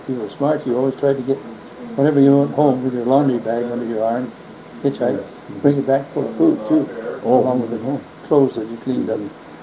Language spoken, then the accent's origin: English; Shepherd, Montana, United States; born there; I was just a farm kid. I do have a close relationship with Billings, though, because I was born in Shepherd.